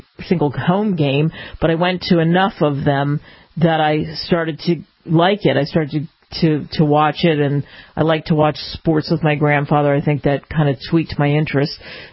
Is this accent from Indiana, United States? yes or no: no; Pennsylvania, United States; And I grew up outside of Philadelphia, so I grew up going to Philadelphia Phillies games and Eagles games